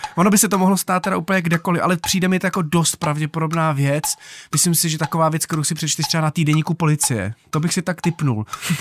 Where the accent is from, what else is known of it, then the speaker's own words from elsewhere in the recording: Prague, Czechia; Já jsem z Prahy, no. Já jsem z Václavák.